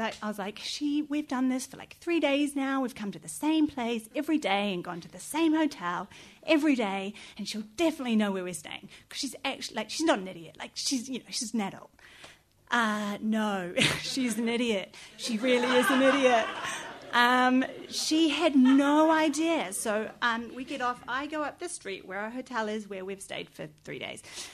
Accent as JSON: {"language": "English", "country": "New Zealand", "moved": "as an adult", "said": "So I'm from New Zealand and I've lived here for over 6 years. I go home every 1 to 2 years."}